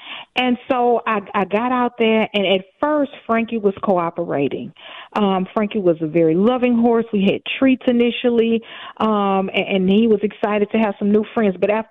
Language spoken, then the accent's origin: English; Texas, United States; First of all, I'm from Texas, so it's not my first rodeo, okay?